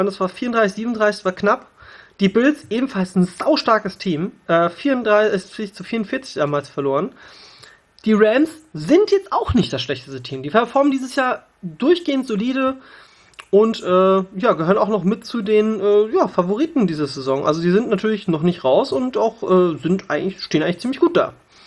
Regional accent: Hanover, Lower Saxony, Germany; born there; das muss ich als gebürtiger Hannoveraner zugeben

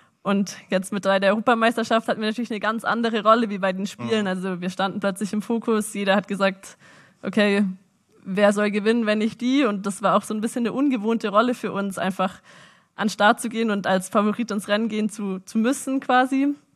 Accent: Ehningen, Baden-Württemberg, Germany; also ich komme ja aus dem Nachbarort quasi, aus Ehningen. Da wohne ich, seit ich 5 bin.

